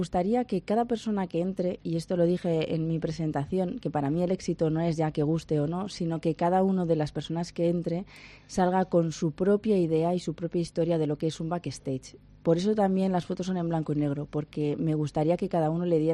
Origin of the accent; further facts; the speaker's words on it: Pombriego, Castile and León, Spain; Tengo uno que nació hace 12 años con mis hijos, que es uno de mi pueblo, de Pombriego.